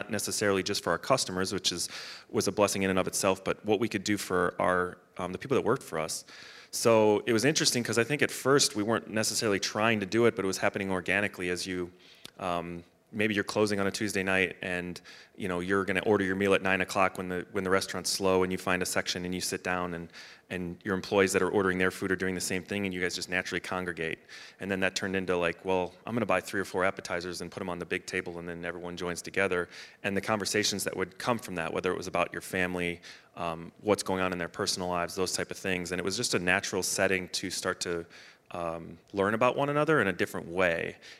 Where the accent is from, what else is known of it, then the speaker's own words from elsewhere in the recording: Chicago, Illinois, United States; now in Minnesota, United States; We're from the Chicago area, so it's whatever the Minnesota nice is the opposite of that.